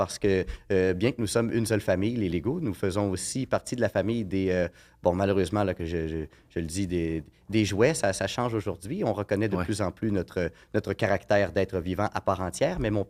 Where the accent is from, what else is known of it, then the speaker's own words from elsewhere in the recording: Val-Bélair, Quebec, Canada; born there; à l'endroit où je suis né, hein, c'est-à-dire près de Val-Bélair.